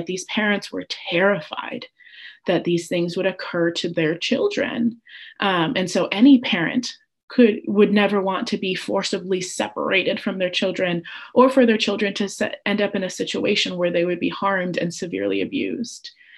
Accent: United States; born there; I would very much own my privilege that I was born in the United States and that I was documented

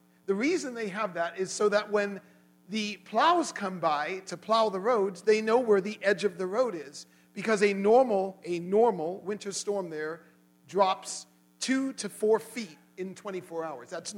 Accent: Langley, South East England, United Kingdom; also born or lived in Windsor; now in Mammoth Lakes, United States; We grew up in England. We lived in a village of 1,000 people called Langley. I was born in the town of Windsor, which, if you know, that's where the royal family, their official residence is.

